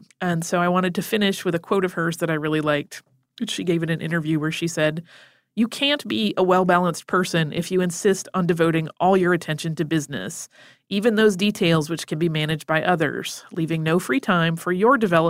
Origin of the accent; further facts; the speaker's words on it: Cordova, Alaska, United States; now in Juneau, United States; I live in Juneau, Alaska, and I was thrilled to hear my hometown of Cordova, Alaska, name-checked in your podcast